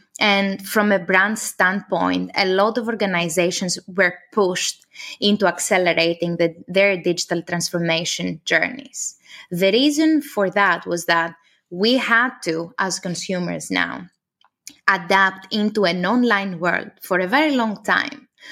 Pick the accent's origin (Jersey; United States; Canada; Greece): Greece; now in London, United Kingdom; Originally, I come from Greece. I moved to London around 6 years ago